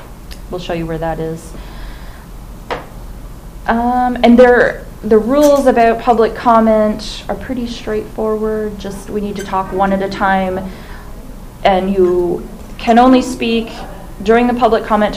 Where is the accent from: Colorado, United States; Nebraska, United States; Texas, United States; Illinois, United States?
Nebraska, United States; York; from York, Nebraska